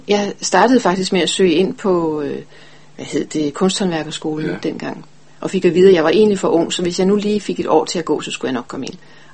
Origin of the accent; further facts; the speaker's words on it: Løgstør, North Denmark Region, Denmark; born there; Jeg er født i Jylland, oppe i Løgstør, og jeg er enebarn.